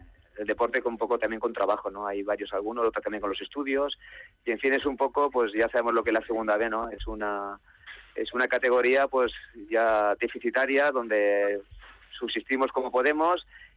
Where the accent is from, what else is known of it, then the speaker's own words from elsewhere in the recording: Valencian Community, Spain; Yo creo que es un orgullo como valenciano